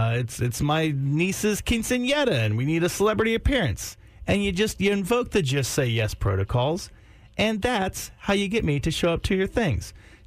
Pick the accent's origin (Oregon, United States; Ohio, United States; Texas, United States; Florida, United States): Texas, United States; I'm Czech. I'm Texan. Don't really care about either.